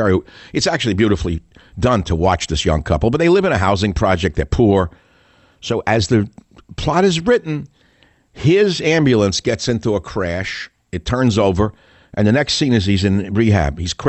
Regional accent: New York, United States; Like many of you don't understand me because I'm from New York, not from America. So no matter how many years I've not been in New York, you still can't understand half the words I say because I talk too fast.

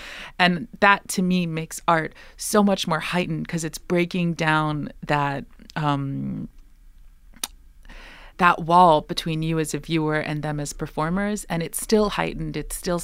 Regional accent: New York, United States; And that is very much a result of being from New York. So I can't avoid being American.

